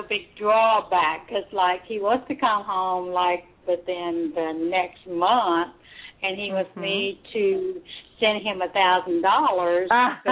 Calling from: Kentucky, United States; Kentucky.

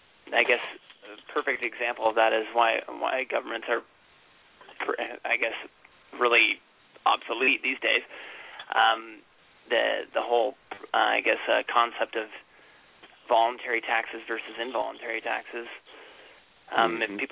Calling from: Oregon, United States; I'm calling from Oregon.

